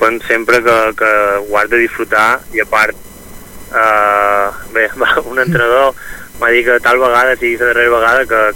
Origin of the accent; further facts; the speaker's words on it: Esporles, Balearic Islands, Spain; No, jo soc d'Esporles.